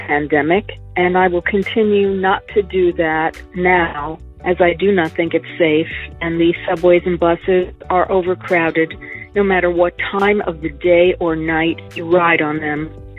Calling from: New York City, New York, United States; I'm calling from New York City.

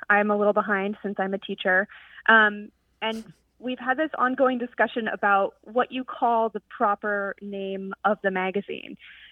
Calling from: Philadelphia, Pennsylvania, United States; I'm calling from Philadelphia.

